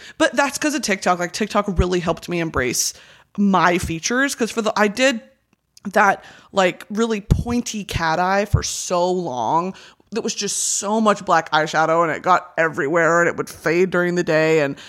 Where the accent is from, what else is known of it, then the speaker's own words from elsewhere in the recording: United Kingdom; I can say that because I'm British.